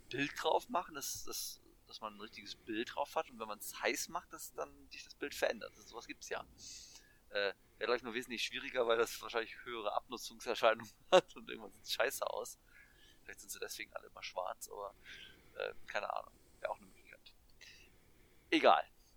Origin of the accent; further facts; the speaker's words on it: Duisburg, North Rhine-Westphalia, Germany; also in Duisburg, also in meiner alten Heimatstadt